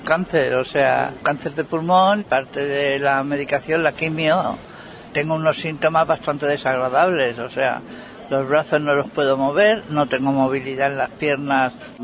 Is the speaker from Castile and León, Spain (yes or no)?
no; Madrid, Community of Madrid, Spain; yo soy de Madrid, tengo familia en Madrid, de médicos.